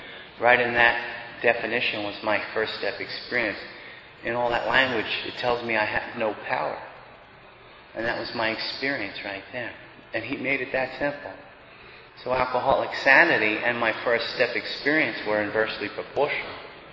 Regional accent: New York, United States; I was raised on Long Island. There's a lot of money on Long Island, but I was on the other side of the tracks. Last of seven kids, Irish family.

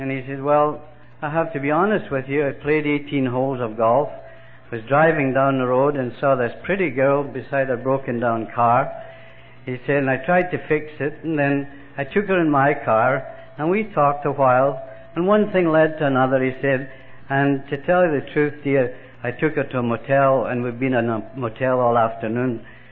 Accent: Scotland, United Kingdom; born there; I was born in Scotland, and I'm half Irish and I'm half Scots.

